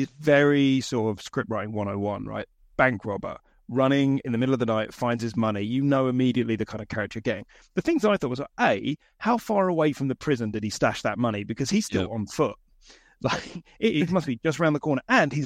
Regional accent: United Kingdom; And I think being British, it probably speaks less to me slightly than it would to an American.

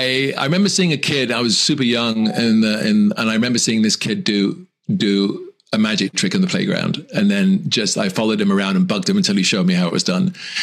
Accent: Southend-on-Sea, East of England, United Kingdom; My hometown is Southend in England.

